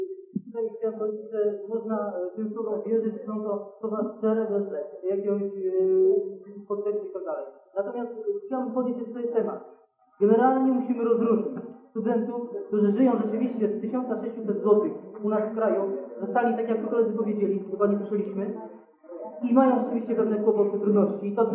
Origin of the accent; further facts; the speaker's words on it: Lublin, Lublin Voivodeship, Poland; jestem z Lublina